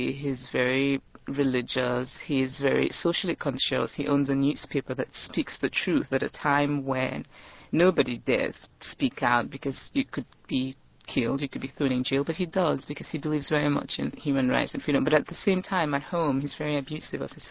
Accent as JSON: {"language": "English", "country": "Nigeria", "tie": "born or raised there", "said": "In Nigeria, there are cousins, and not just cousins, there are people from my hometown and people who know my father's friend and my father's father"}